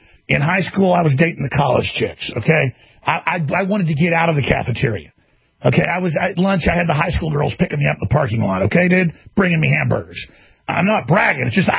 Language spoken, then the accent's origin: English; United States; no, I'm an American, not some failed thing from 75 years ago in Germany.